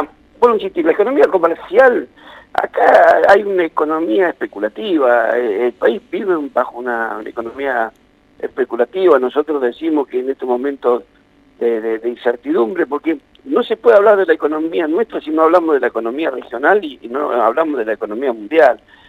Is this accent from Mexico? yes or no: no; Argentina; somos todos los argentinos muy solidarios